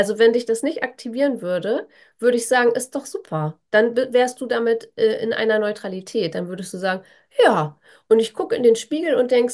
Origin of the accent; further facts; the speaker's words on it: Bremen, Germany; born there; ich komme ja aus Bremen gebürtig